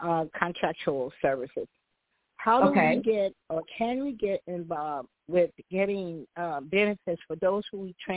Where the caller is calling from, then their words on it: Chicago, Illinois, United States; calling from Chicago, Illinois.